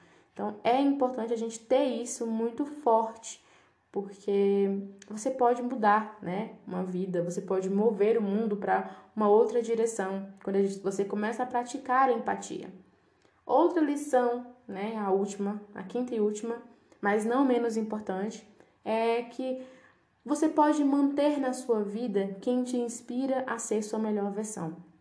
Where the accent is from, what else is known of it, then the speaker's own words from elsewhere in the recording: Bahia, Brazil; eu sou da Bahia. E quando eu cheguei em Rio Preto para fazer faculdade, em São Paulo